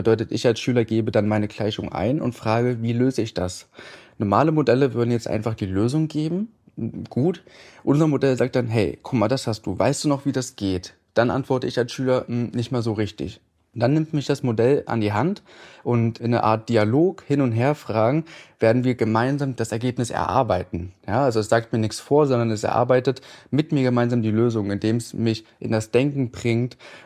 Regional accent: Halle, Saxony-Anhalt, Germany; born or raised there; also born or lived in Wiesbaden area

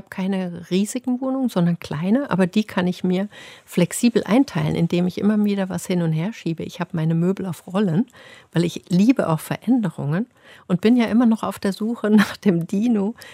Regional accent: Kassel, Hesse, Germany; Also geboren bin ich in Kassel, ich bin eine Kasselanerin und da war die Mietwohnung mit Kontakt zum Auepark und zur Kunstakademie

